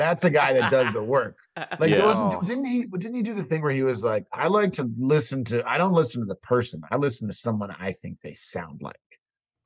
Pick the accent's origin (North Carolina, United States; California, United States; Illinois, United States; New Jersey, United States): Illinois, United States; Chicago; I was very drawn to politics when I was in Chicago. I just thought it looked fun and also like, you could help people. and then I went to Boston University.